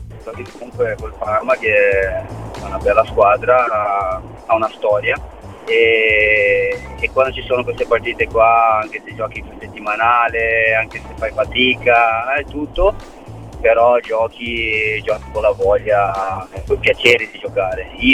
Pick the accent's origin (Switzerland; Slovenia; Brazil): Brazil; now in Italy; No, era nel mio paese tra San Paolo e Rio. Una città piccolina lì in Brasile dove mi allenavo